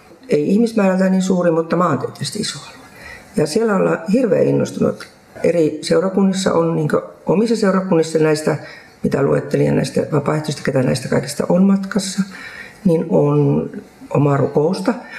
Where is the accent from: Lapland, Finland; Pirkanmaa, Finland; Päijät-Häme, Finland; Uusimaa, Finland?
Lapland, Finland; Tornio; Minä olen Torniosta